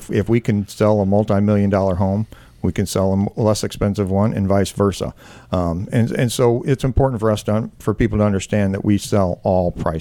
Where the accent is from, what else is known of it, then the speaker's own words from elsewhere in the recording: Missouri, United States; I grew up in North County, as many of us, you know, in this area did.